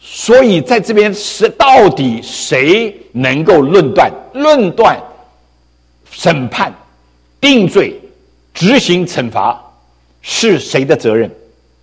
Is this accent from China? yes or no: yes; China; 我们在中国多几十年都是无神教育，我们相信无神论